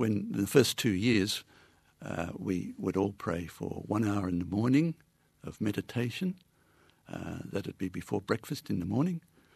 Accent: Australia; I wanted to stay in Australia. I mean, I'm an Australian through and through. My parents were born in Australia. All my 4 grandparents were born in Australia

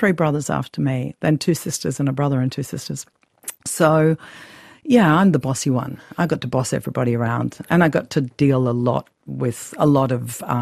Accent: Melbourne, Victoria, Australia; And so I was born in South Yarra. It was all a bit fancy.

